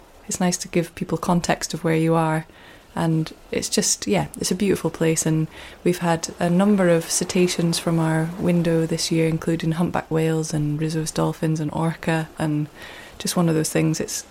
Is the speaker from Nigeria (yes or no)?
no; Alford, Scotland, United Kingdom; So I grew up in Afford in Aberdeenshire, and my family, we always went on adventurous excursions around the place, like going up hills and camping.